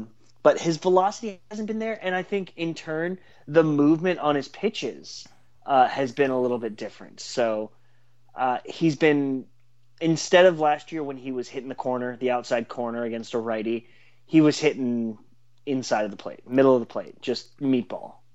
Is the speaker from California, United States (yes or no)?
no; Seattle, Washington, United States; Yes, he was. I grew up out there in Seattle.